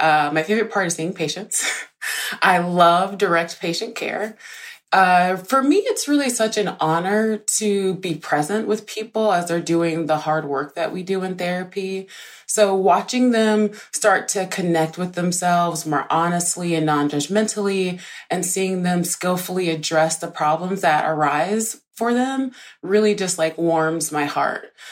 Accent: Deep South, United States; I grew up in poverty in the Deep South, in a single-parent household.

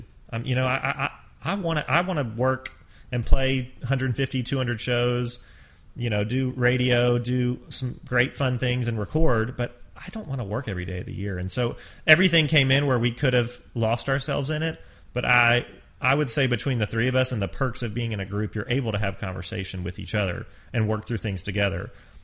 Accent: Georgia, United States; Because I grew up in Georgia. I loved his history in Atlanta

